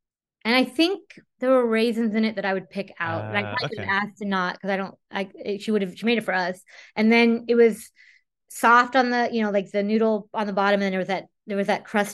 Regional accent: Whittier, California, United States; I didn't grow up in Beverly. I grew up in this. My dad was from Long Beach. I grew up in Whittier, which is weird. Like, it's not technically Orange County.

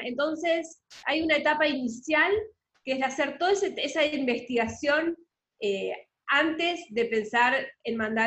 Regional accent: Argentina; now in Panama; soy argentina, por lo que muchos se deben haber dado cuenta por el acento, pero vivo en Panamá hace casi 10 años.

